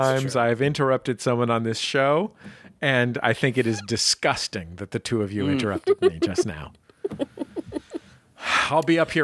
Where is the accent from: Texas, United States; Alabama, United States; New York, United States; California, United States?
California, United States; I'm from the Bay Area, went to college in Santa Cruz.